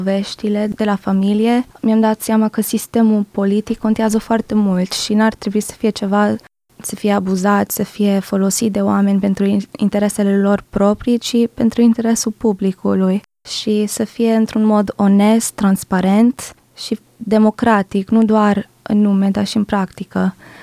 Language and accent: Romanian; California, United States; mai ales copilărând în California, eram la 2 ore distanță de granița cu Mexic.